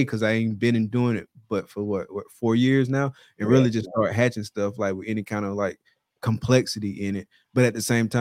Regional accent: the South, United States; We grew up in the South.

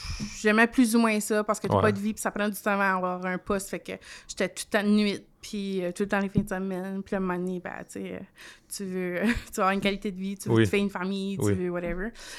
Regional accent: Haut-Madawaska, New Brunswick, Canada; je viens du Haut-Madawaska … de par là-bas, j'ai été élevée par là.

